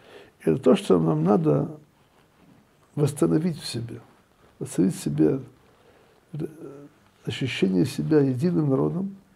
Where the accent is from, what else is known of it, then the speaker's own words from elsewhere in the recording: Ukraine; Ну, для меня я из Украины.